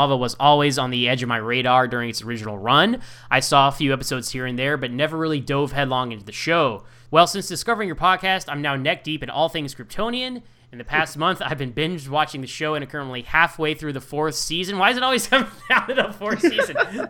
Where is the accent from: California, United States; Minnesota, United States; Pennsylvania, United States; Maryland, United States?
Maryland, United States; Salisbury; I even discovered Glover is from my hometown, Salisbury, Maryland.